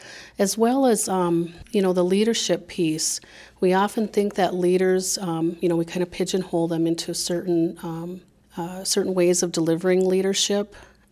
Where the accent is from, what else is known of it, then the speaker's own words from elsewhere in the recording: Minnesota, United States; I'm from the Upper Sioux community. I am Dakota from one of the four reservations in Minnesota.